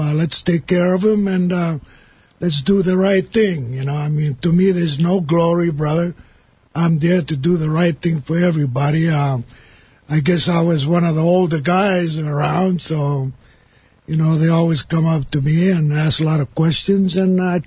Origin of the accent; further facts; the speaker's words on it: Sunset Beach, Hawaii, United States; Yeah, we grew up together in Hawaii. We used to live down there in Sunset Beach, Hawaii, where we always surf all the time